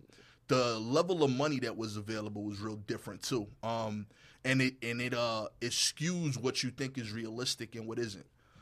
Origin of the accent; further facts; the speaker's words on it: New York, United States; One, when I grew up in Eastern New York, there were nice cars.